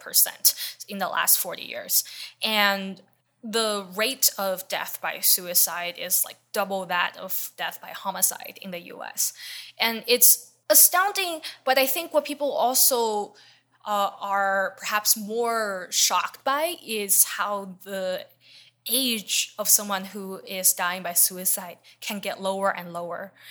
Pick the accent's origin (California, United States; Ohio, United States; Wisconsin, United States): California, United States; Claremont; I grew up in Claremont, and the town when I moved here was like super, super white